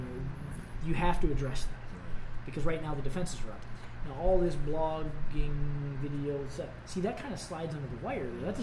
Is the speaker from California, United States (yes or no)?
no; Florida, United States; Now, I'm from Florida, man. We got some of the worst schools in the nation down there, you know?